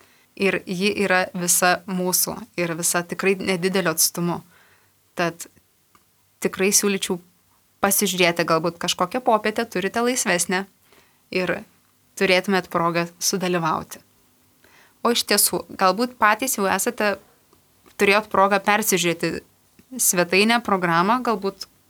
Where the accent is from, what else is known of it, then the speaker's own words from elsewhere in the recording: Vilnius, Vilnius County, Lithuania; Šį kart atveža į mūsų miestą, kas yra vilniečiai, arba mūsų šalį, kas esame lietuviai.